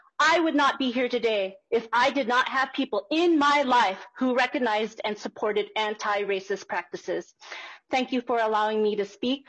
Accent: California, United States; I grew up in California and entered kindergarten in 1979.

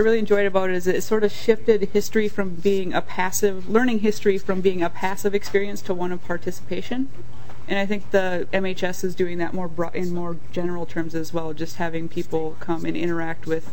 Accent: Bemidji, Minnesota, United States; like I said, I'm from Bemidji. We're very rural. We don't have the museum institutions.

